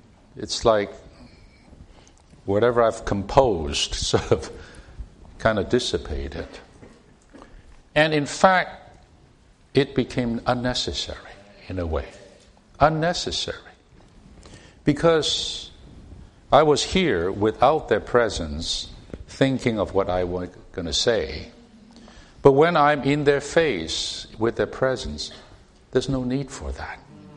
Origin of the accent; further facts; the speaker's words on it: Hong Kong; I go back to where I grew up in Hong Kong several times a year, mainly to see my parents